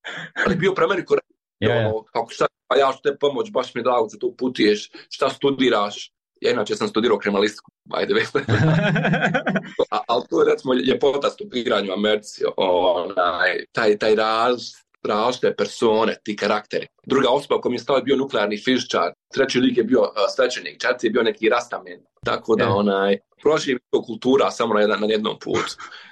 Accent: Bosnia & Herzegovina; ja sam iz Bosne i Hercegovine

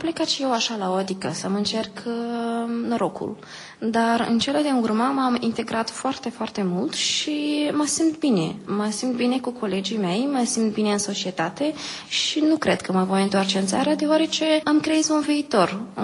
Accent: Moldova; vin din Republica Moldova

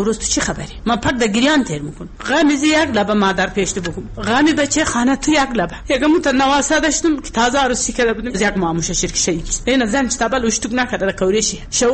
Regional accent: Uruzgan, Afghanistan; از خاص ورزگان هستم.

